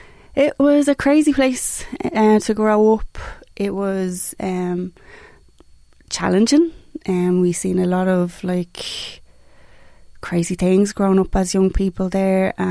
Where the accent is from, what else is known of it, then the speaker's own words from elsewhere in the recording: Dublin, Leinster, Ireland; also born or lived in Greece / Waterford; I'm originally from Ballymun.